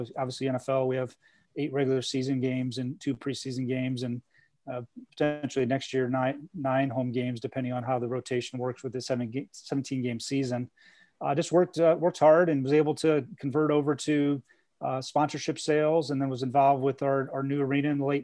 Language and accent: English; Peoria, Illinois, United States; You know, I grew up in Peoria, Illinois, so just a couple hours across the border